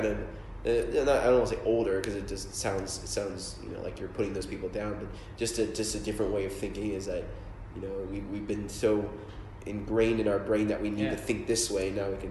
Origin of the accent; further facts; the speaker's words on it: United States; even in my hometown back in America